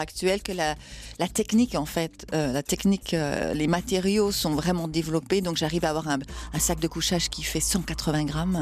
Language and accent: French; Jura, Switzerland; moi je viens du nord de la Suisse, dans le Jura, et d'un petit village.